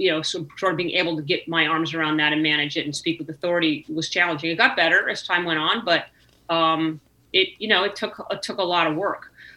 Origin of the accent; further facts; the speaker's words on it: California, United States; I think I was young and I was female and I was from California